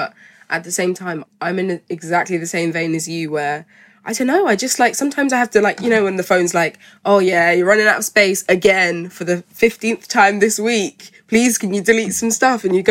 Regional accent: Malawi; It literally just feels like exactly the same situation as me in terms of I'm from Malawi, so we're neighbours.

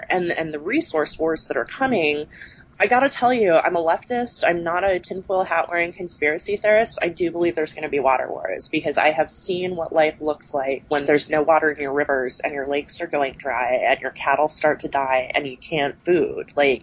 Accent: Cedar City, Utah, United States; actually lives in my hometown of Cedar City, Utah.

